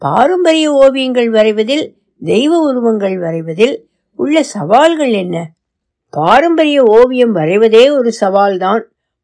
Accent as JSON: {"language": "Tamil", "town": "Madurai", "region": "Tamil Nadu", "country": "India", "tie": "born there", "said": "மதுரையில் பிறந்தேன். மதுரை தூய மரியன்னை உயர்நிலைப் பள்ளியில் படித்தேன்."}